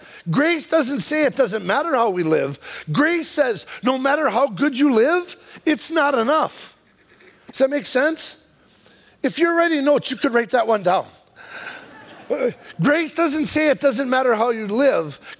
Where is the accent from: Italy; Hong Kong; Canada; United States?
United States; Wisconsin; I'm from Wisconsin. I didn't know it went above.